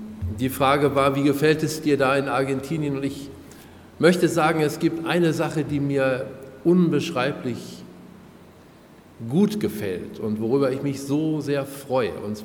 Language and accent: German; Germany; born there; meine Frau heißt Angelika. Ich bin da in Deutschland geboren und wohne in Gifhorn.